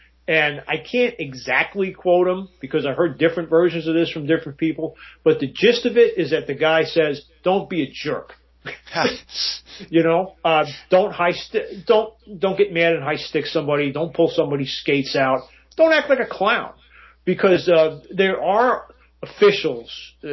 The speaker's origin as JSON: {"language": "English", "region": "New York", "country": "United States", "tie": "born or raised there", "said": "And, you know, having grown up in the Northeast, I grew up on Long Island, and there were very few at a time when there were very, very few rinks and very few places where you could play."}